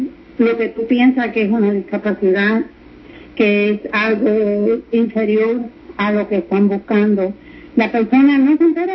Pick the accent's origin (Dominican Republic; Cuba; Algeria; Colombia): Cuba; aún en el acento latino Yo soy cubana y hay personas que me dicen a mí, tú no suenas cubana.